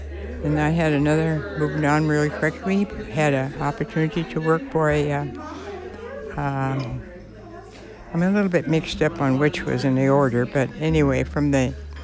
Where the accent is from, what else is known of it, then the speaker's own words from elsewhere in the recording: Seattle, Washington, United States; Well, I grew up in Rainier Valley on Empire Way until I was... I went to high school in the, from that home and lived there at on Empire Way until I was married at about 18 years old.